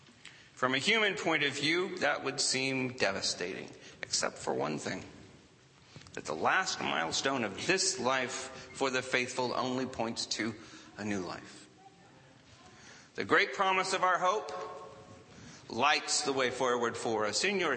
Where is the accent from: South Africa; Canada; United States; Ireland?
Ireland; But I'm Irish. It's what my people do.